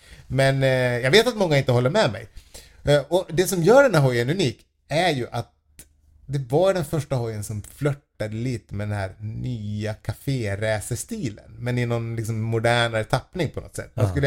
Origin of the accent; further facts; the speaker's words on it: Falun, Dalarna County, Sweden; när jag var hemma i Falun och hälsade på mamma och pappa.